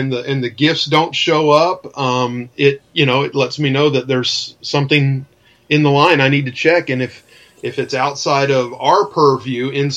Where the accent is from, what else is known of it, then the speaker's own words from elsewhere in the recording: Miami, Florida, United States; But this is what really got to me, and it got to me more because I'm from Miami.